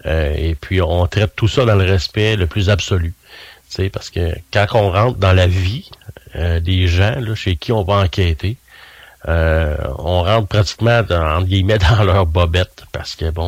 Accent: Sherbrooke, Quebec, Canada; Tu sais, j'étais de Sherbrooke, même un petit peu plus loin, là, dans la région de Cookshire

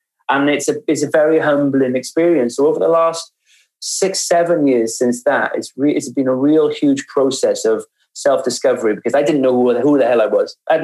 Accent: Wales, United Kingdom; I'm from Wales.

